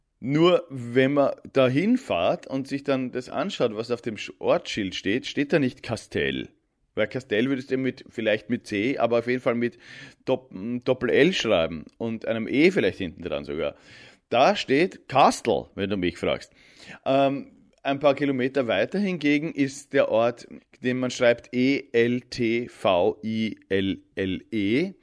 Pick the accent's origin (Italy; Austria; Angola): Austria; Vienna; now in Germany; und ich komme halt aus Wien.